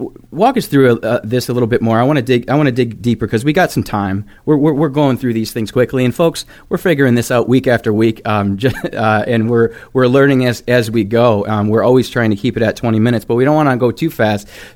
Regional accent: Michigan, United States; Now, a little backstory on me. I come from Michigan.

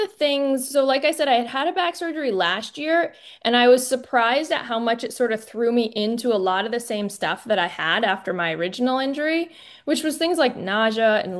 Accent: Vermont, United States; So I grew up in Vermont. I was a big athlete. All through my childhood, ski racing became my main sport, and I attended the Green Mountain Valley School in Waitsfield

